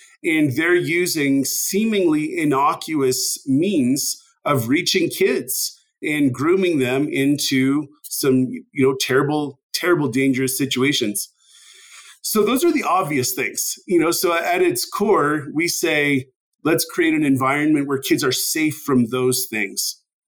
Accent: Canada; I'm originally from Canada

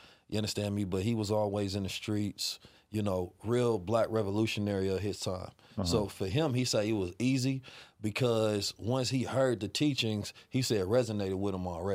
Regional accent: Oakland, California, United States; also born or lived in St. Louis, Missouri; I'm from Oakland, California. St. Louis born. Left when I was like two, so I was raised in Oakland. Back and forth when I was a teenager.

